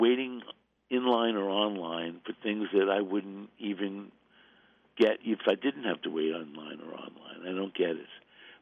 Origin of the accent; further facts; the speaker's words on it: New York, United States; I don't know what you say. I'm a New Yorker. I say online.